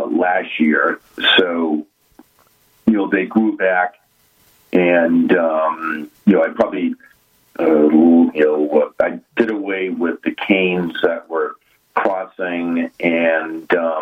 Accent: Scituate, Massachusetts, United States; You know, I grew up in Scituate

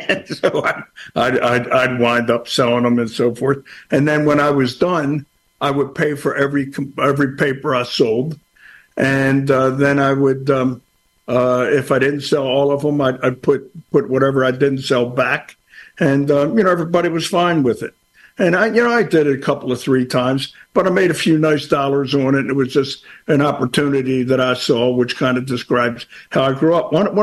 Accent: Baltimore, Maryland, United States; Well, I grew up in East Baltimore, which is at best a tough town.

